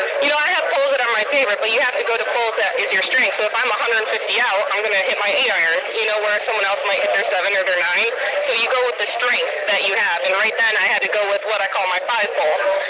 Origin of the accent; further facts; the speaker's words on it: New York, United States; Just being a New Yorker myself, so it is special.